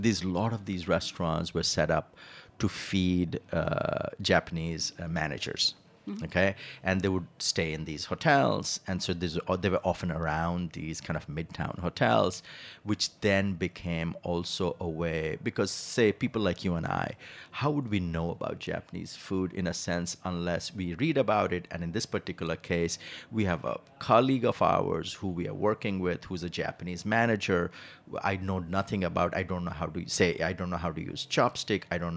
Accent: eastern India, India; Because I come from Eastern India, which is a rice and fish culture

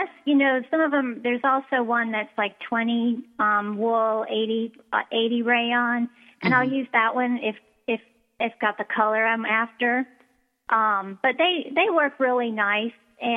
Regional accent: the South, United States; I never say it right because I'm a Southerner and it comes out Val Danny.

